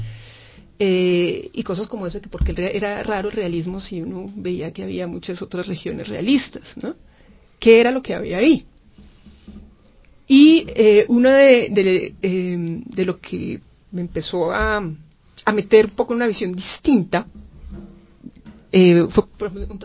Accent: Pasto, Nariño, Colombia; me interesó porque soy pastuso

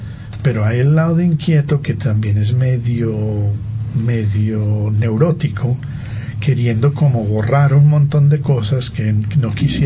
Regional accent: Antioquia, Colombia; siendo tan enamorados como somos de nuestra identidad como paisas

